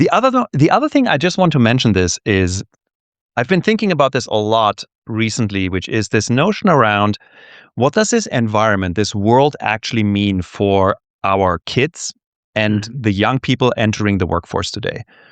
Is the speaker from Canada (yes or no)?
no; Germany; English is a second language; I grew up in Germany.